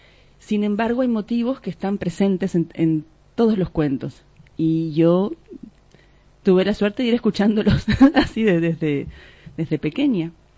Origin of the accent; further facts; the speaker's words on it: Montevideo, Uruguay; Y soy oriunda de Uruguay, nací en un barrio de Montevideo donde habían inmigrantes de todos lados